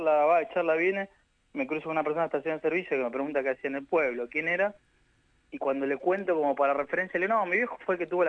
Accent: Salta, Argentina; nunca en mi vida me subí una calecita porque acá en mi pueblo no hubo? O la vez que viajé, no sé, a Salta Capital

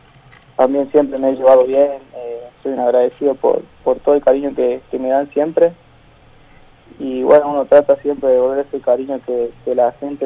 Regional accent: Jujuy, Argentina; salimos de acá, somos de acá de Jujuy

